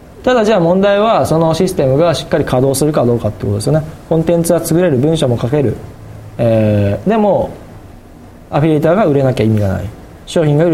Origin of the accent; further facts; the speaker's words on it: Kochi, Japan; accent: Tosa dialect; でも高知県人ですから、土佐弁が出るんですよね。